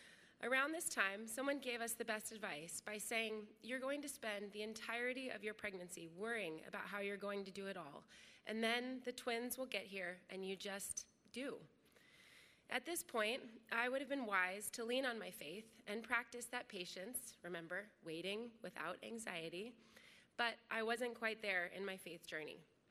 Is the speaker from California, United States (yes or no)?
yes; Lafayette, California, United States; now in San Francisco, United States; I grew up in Lafayette and then went back east for college and graduate school.